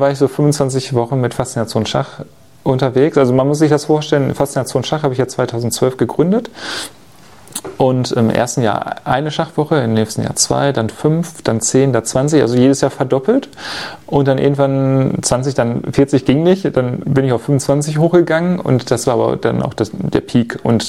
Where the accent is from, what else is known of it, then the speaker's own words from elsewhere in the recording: Essen, North Rhine-Westphalia, Germany; Und ich bin aber natürlich meiner Heimat sehr verbunden, Essen. Und meine Familie, Eltern, Geschwister leben auch noch hier, größtenteils.